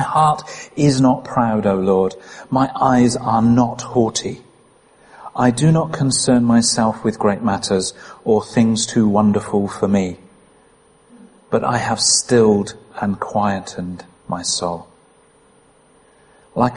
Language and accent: English; Penrith, North West England, United Kingdom; I said, I'm from Penrith. That's the identity I wanted.